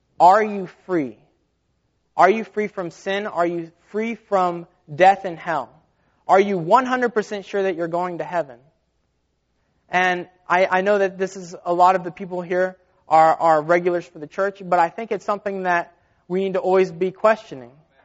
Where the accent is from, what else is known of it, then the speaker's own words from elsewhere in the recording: United States; born there; I am now a citizen of the United States whenever I was born in the United States.